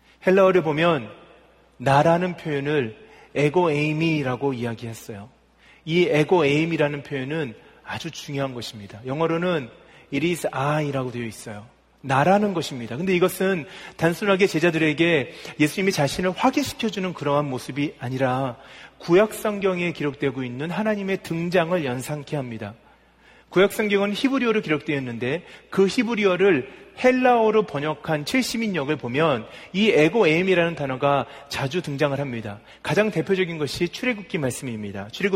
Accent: South Korea; 근데 우리는 의지의 한국인이잖아요.

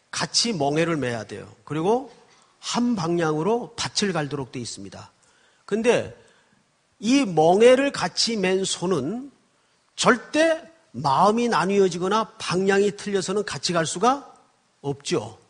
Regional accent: Yeongju, North Gyeongsang, South Korea; 경상북도 영주군 장수면에서 사실은 거기가 제 고향입니다.

